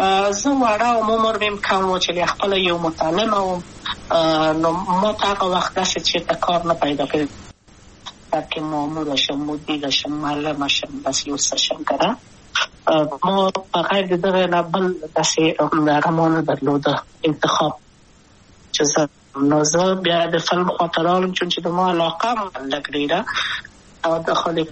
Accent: Kabul, Afghanistan; also born or lived in Wardak; زه خو اصلا د وردګو ولایت یم، د پلار مې د وردګو ولایت ته خلیګنسر شي کې دلې د کابل په تختپل سیمه کې یم او لویا شویم کابل کې هم مکتب می دولسمه په کابل خار خیرخانه می نهلی سی مریم کې

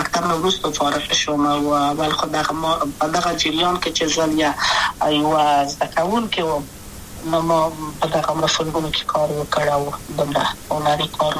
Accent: Kabul, Afghanistan; also born or lived in Wardak; زه خو اصلا د وردګو ولایت یم، د پلار مې د وردګو ولایت ته خلک انسان شي کې، دلې د کابل په تخت پل سیمه کې یم او لویا شویم کابل که یم. مکتب می دولسم پا کابل

